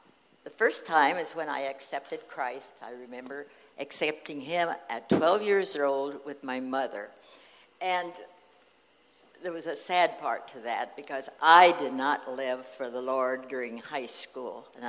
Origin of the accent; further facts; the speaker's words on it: Bluffton, United States; I'm from Bluffton, and my home church is Ebenezer.